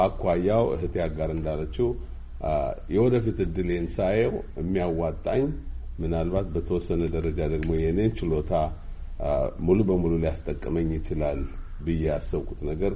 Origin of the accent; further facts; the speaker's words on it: Gondar, Amhara, Ethiopia; moved away as an adult; also born or lived in Sudan; now in Seattle, United States; እኔ ተወልጄ ያደግኩት በጎንደር ከተማ ነው። የዛሬ 35 ዓመት ስደተኛ ሆኜ ከጎንደር ከተማ ከፋሲለደስ ሁለተኛ ደረጃ ትምህርት ቤት ሃይ ስኩል እንደጨረስኩ